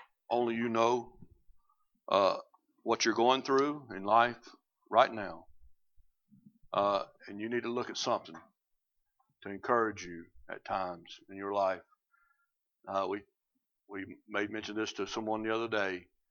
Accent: South Carolina, United States; moved away as an adult; now in Maine, United States; But I told you how I ended up in Maine. But I'm from South Carolina for 48 years of my life. 48 years of my life. I grew up in South Carolina. I never thought I'd leave.

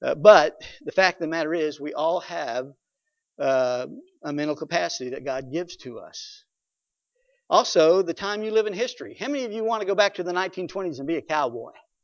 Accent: United States; but I'm an American, and I was born in this country, and I was born to certain parents.

